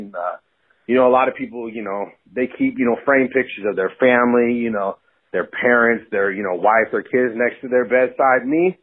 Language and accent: English; Seattle, Washington, United States; I'm born and raised in Seattle